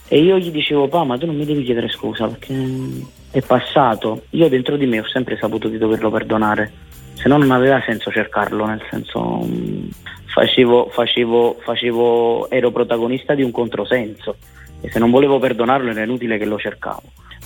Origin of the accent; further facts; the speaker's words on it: Naples, Campania, Italy; io sono napoletano e fiero di essere napoletano